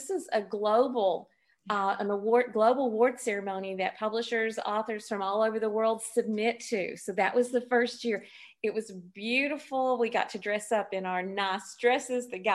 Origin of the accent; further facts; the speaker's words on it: Smoky Mountains, United States; now in Florida, United States; I grew up in the Smoky Mountains and now I live in Florida.